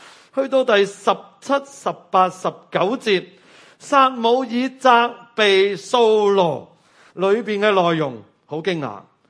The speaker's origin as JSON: {"language": "Cantonese", "region": "Guangdong", "country": "China", "said": "又或者我哋广东人讲啊，执执搏唔多觉啊。"}